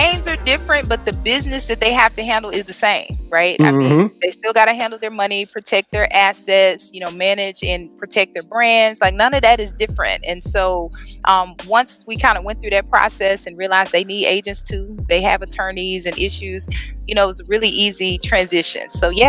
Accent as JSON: {"language": "English", "town": "Memphis", "region": "Tennessee", "country": "United States", "tie": "born or raised there", "said": "Yeah, I would say it's still family oriented, right? You know, it's the South, and so you still have that Southern hospitality."}